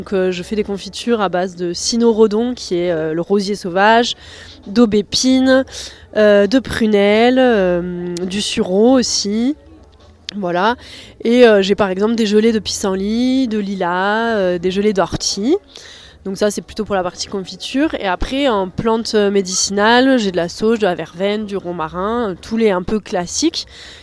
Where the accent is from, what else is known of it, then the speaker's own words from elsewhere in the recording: Occitanie, France; Donc je suis revenue dans l'Auragais, qui est un peu ma terre natale.